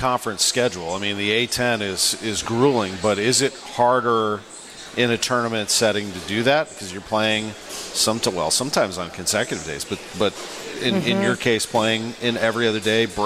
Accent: St. Louis, Missouri, United States; I grew up in St. Louis, so baseball is a huge, huge part of my life.

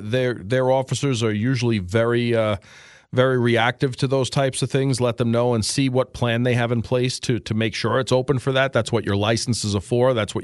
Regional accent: New York City, New York, United States; moved away as an adult; And listen, I'm someone who was born and raised in New York City. But I've lived here for 22 years now, and I consider myself here.

